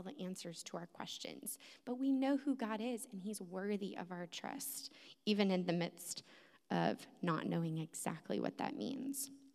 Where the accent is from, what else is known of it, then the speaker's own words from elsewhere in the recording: Atlanta, Georgia, United States; I'm from Atlanta area.